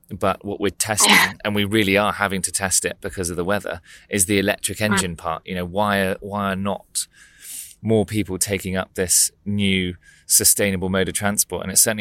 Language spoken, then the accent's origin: English; South West England, United Kingdom; We grew up on Dartmoor and we didn't have a TV to it 8 years old, so we just went out into the garden and then the garden became Dartmoor